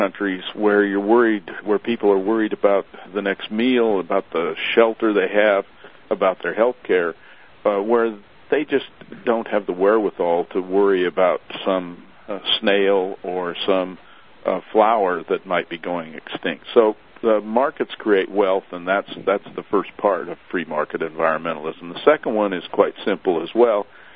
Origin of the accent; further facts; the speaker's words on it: Montana, United States; as I looked around my home state, Montana